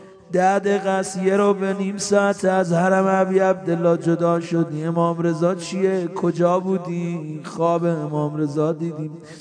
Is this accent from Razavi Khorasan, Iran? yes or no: yes; Mashhad, Razavi Khorasan, Iran; گفتم آقا جان درست ما بچه مشهدیم